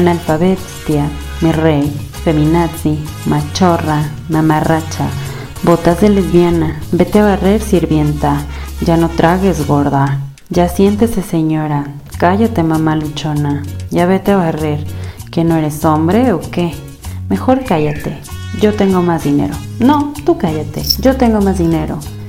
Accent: Mexico; como buen mexicano

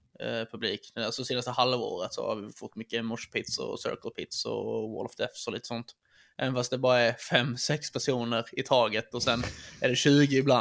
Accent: Blekinge, Sweden; för att vi bor mycket runt omkring Blekinge också.

